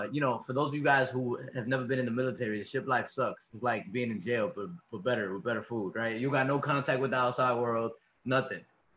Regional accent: New York City, New York, United States; I'm from New York City.

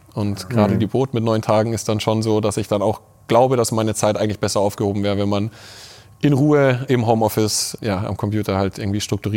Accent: Munich, Bavaria, Germany; born there; Also als geborener Münchner ist das was ein bisschen zur Kultur dazu gehört.

